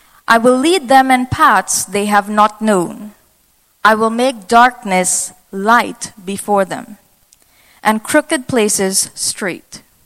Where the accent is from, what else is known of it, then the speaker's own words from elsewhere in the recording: Trinidad & Tobago; trini, but you probably wouldn't understand me. So I'll try my very best. I hope you understand my accent.